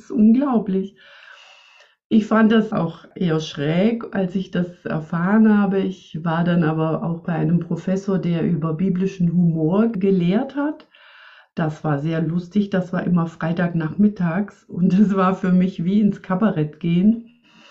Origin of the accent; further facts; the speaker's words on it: Swabia, Germany; ich komme ja aus dem Schwäbischen.